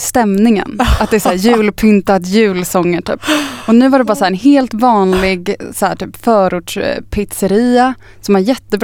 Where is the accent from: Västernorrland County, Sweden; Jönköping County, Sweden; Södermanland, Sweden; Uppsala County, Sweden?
Uppsala County, Sweden; Östervåla; also born or lived in Upplands Väsby; Jag är ju först från liksom Östervåla utanför Tierp på Uppsala och så har jag bott i Upplands Väsby.